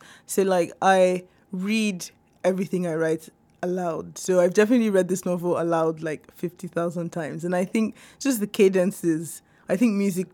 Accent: Nigeria; I grew up in Nigeria. I knew about the Second World War.

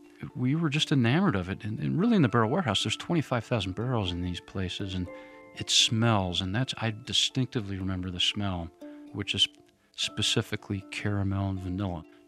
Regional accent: Atlanta, Georgia, United States; accent: twang; also born or lived in Denver, United States; I was born in Denver, so I'm a mountain guy, but my dad moved around and I was raised in the South, so Atlanta's my formative town, so I have a bit of a twang.

